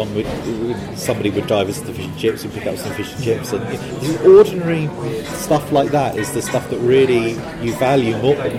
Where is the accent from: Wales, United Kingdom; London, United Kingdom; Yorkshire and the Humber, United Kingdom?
London, United Kingdom; Enfield; So I'm born and brought up in North London, in Enfield, in Chase Farm Hospital, which has actually been pulled down.